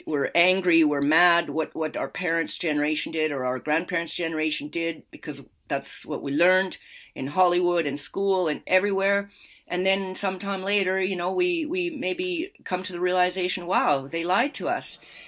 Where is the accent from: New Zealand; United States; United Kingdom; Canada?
Canada; We all grew up in Canada. We're Canadian